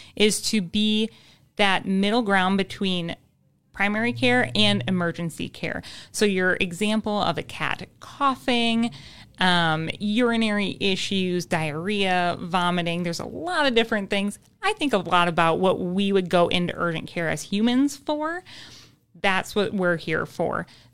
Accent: Stratford, Wisconsin, United States; also born or lived in Madison; I'm from a small town in central Wisconsin called Stratford. Moved on to UW-Madison for undergrad and graduate school, veterinary school.

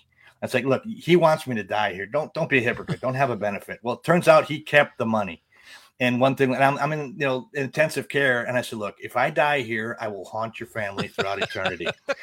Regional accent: Milwaukee, Wisconsin, United States; also born or lived in Chicago; now in Kenosha, United States; and I was living in Chicago area, and I'm originally from Milwaukee, so Kenosha area was right in between. So I moved here.

